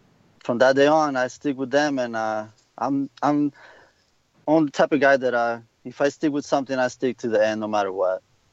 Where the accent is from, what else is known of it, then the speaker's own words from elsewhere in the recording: El Salvador; Back in 97, my home country, El Salvador, I went to my parents' bedroom, and for some reason, we have a television, Espanol, the channel, TVE.